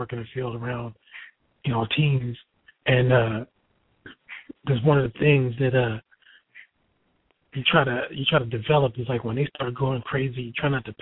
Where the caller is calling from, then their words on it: Covina, California, United States; Hey, what's up, Ron? This is Covina, man.